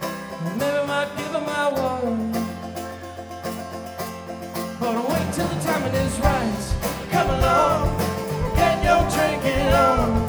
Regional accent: Virginia, United States; now in Charlottesville, United States; These days we're based out of Charlottesville, Virginia, but deep down we're from Nelson County.

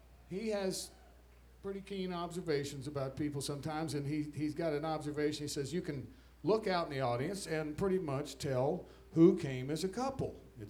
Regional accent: Bowling Green, Kentucky, United States; Because, you know, I'm from Bowling Green.

